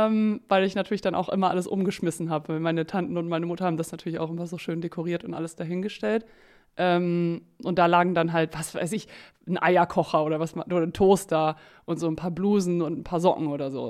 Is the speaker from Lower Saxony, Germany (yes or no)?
yes; Emden, Lower Saxony, Germany; also ich bin in Niedersachsen zur Schule gegangen, ich komme ja aus Emden